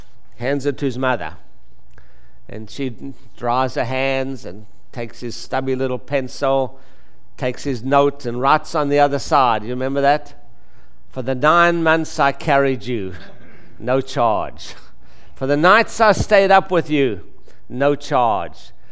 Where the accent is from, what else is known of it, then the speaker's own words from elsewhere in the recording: Texas, United States; accent: Texas; I'm from Texas, so the country, that's the accent, Texas.